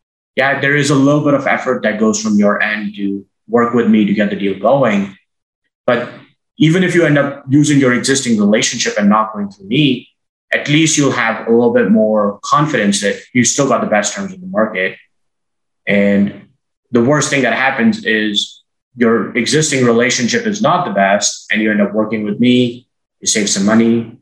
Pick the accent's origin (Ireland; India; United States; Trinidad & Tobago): India; I grew up in India where soccer, football is a bigger sport.